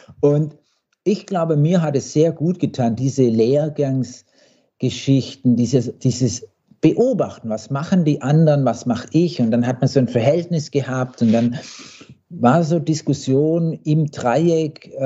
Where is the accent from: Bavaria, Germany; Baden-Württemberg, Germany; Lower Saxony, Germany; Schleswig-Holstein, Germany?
Baden-Württemberg, Germany; Blaubeuren; Blaubeuren, wo ich herkomme.